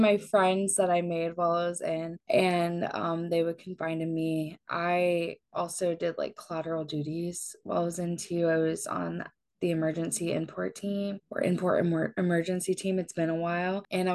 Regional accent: the South, United States; One, because like I'm from the South and mental health like did not exist down there.

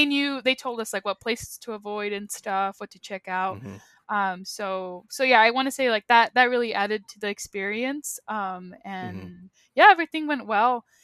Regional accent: United States; I'm Mexican American. And so usually when we go on trips, a lot of my trips have been with family

